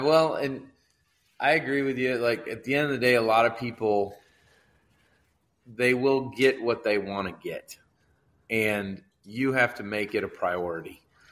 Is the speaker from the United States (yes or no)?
yes; Midwest, United States; I mean, I grew up in the Midwest and, you know, elk was kind of this thing that everyone talked about